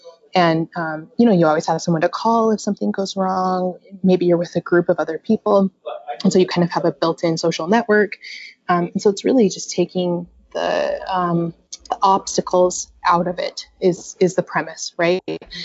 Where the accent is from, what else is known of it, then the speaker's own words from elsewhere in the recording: Utah, United States; Like I'm from Utah, right?